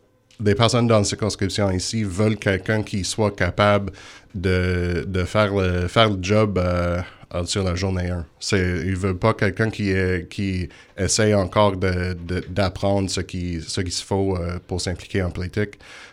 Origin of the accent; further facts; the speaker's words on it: Margaree Forks, Nova Scotia, Canada; French is a second language; Je viens de Margaret Forks. Mon famille a une histoire assez longue avec la rivière Margaret.